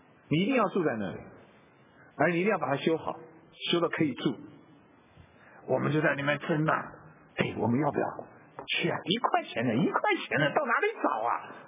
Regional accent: China; 我们中国人呢，不太有这个罪的概念，你知道？

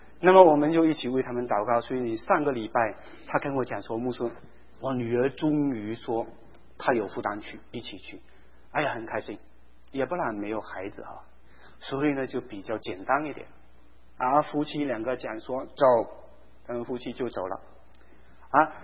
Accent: Malaysia; 因为我们家乡马来西亚那些家乡里面的人都是最少要讲中文嘛

